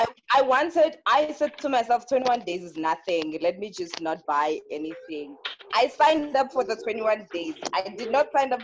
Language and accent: English; Pietermaritzburg, KwaZulu-Natal, South Africa; now in Johannesburg, South Africa; I'm originally from Pietermaritzburg.